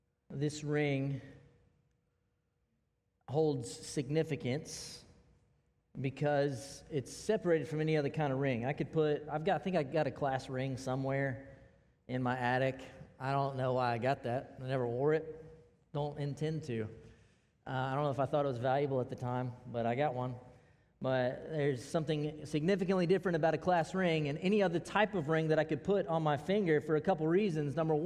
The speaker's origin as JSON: {"language": "English", "region": "the South", "country": "United States", "said": "You could tell I'm from the South."}